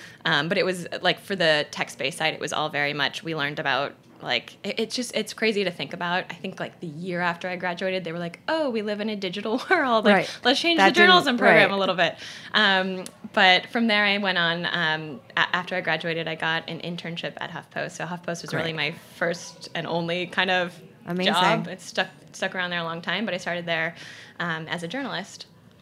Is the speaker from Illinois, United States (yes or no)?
yes; Chicago, Illinois, United States; now in New York, United States; In Chicago.